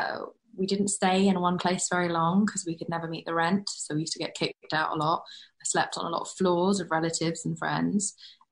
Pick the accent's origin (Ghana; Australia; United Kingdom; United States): United Kingdom; London; also born or lived in Spain / Pakistan; I was raised in Britain and Spain and Pakistan. And I'd say I spent most of my time as a child in London. And I came from a family that had no money.